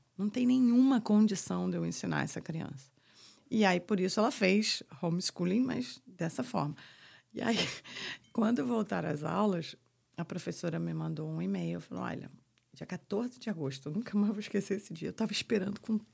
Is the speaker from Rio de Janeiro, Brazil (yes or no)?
yes; Rio de Janeiro, Brazil; Mas a gente é carioca, né?